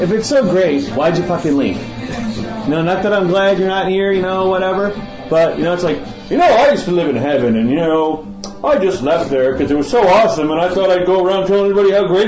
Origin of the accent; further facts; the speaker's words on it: Detroit, Michigan, United States; moved away; You know, being from Detroit, I'll tell you that. I don't even know why I left there.